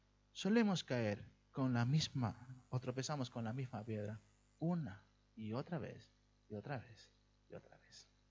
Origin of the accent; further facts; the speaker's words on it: Peru; now in Pamplona, Spain; Yo vengo de, ya muchos saben que yo vengo de Perú, un lugar donde, si conocéis Lima, en Lima nunca ha nevado.